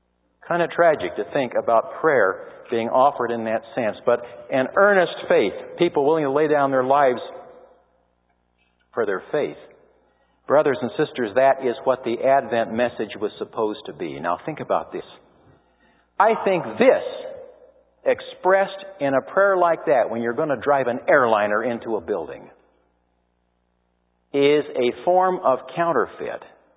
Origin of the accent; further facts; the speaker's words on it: Santa Monica, California, United States; I was born down in Santa Monica, just at the foot of Sunset Boulevard.